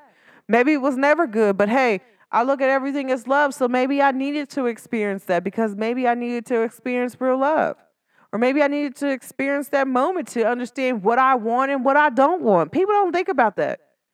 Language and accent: English; Cincinnati, Ohio, United States; I don't care where I'm at in the world. I'm from Cincinnati. Cincinnati is considered one of the skeppiest places ever.